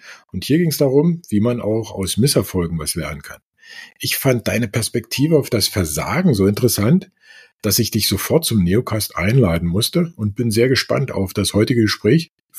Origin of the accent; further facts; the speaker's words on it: Berlin, Germany; Radio Fritz, was ich auch häufig gehört habe als Berliner.